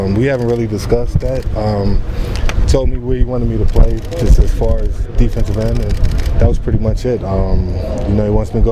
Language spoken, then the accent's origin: English; New York, United States; I'm originally from New York, so I'm an East Coast guy, so it feels good to be back on the East Coast.